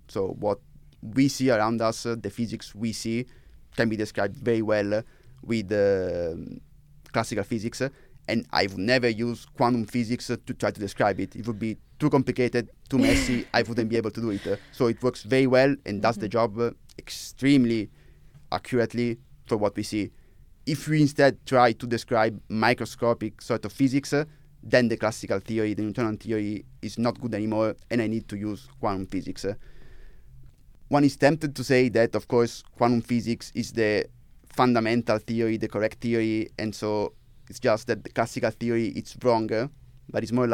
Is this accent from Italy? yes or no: yes; Italy; In Italy. I'm from Italy.